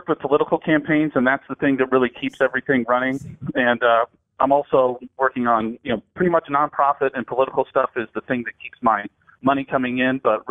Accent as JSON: {"language": "English", "town": "Charleston", "region": "South Carolina", "country": "United States", "said": "The number one town in the United States of America, Charleston"}